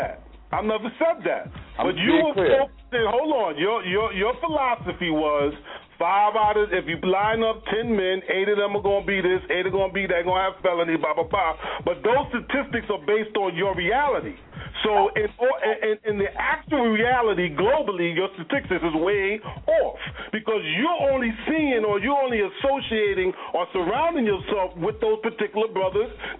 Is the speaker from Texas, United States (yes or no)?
no; Brooklyn, New York, United States; And I know what you're saying, because I'm born and raised in Brooklyn.